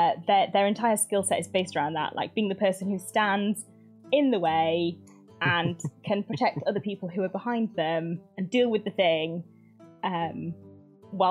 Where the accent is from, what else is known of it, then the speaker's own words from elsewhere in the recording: United Kingdom; Can tell I'm British.